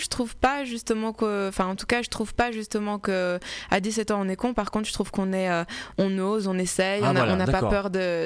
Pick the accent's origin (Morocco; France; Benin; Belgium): Belgium; born there; also born or lived in Cameroon; Je suis née en Belgique, j'ai beaucoup été au Cameroun, mais j'avais pas, ça me manquait ce côté africain justement, ces racines et mon identité, je la cherchais.